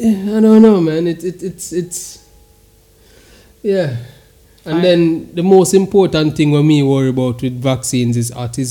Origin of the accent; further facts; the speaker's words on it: Jamaica; as a Jamaican, we all have these. Well, we're supposed to all have these.